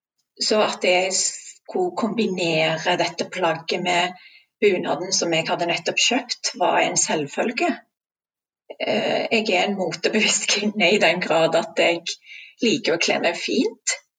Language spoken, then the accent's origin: Norwegian; Stavanger, Rogaland, Norway; also born or lived in Sri Lanka; Jeg er jo vokst opp her i Norge. Jeg er opprinnelig fra Sri Lanka. Jeg flyttet til Norge som 10-åring og har siden bodd i Stavanger. Og jeg er norsk. Jeg er stolt av å være norsk.